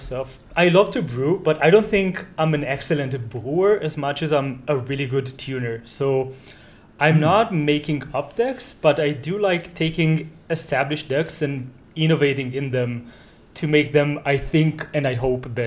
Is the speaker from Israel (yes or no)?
yes; Israel; English is a second language; I'm from Israel.